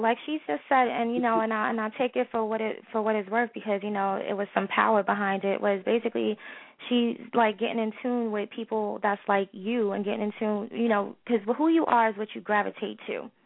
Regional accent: New York, United States; I'm from New York

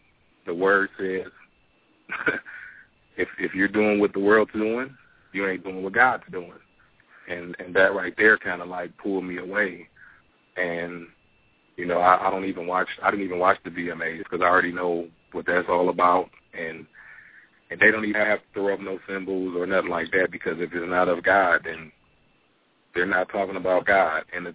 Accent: Detroit, Michigan, United States; now in Louisiana, United States; Oh, I'm calling from Louisiana. I'm originally from Detroit.

